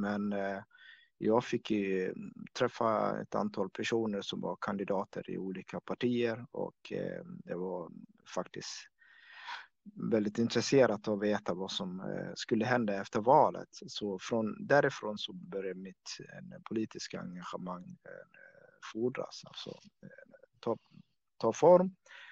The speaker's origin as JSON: {"language": "Swedish", "country": "Somalia", "tie": "born or raised there", "moved": "yes", "lives_now": "Borlänge, Sweden", "said": "jag är uppvuxen, född i Somalia och jag levde på landsbygden, vallade med djur och, på steppen helt enkelt. Och när de här områdena blev obebodliga på grund av klimatförändringen så flyttade jag och familjen därifrån till en storstad."}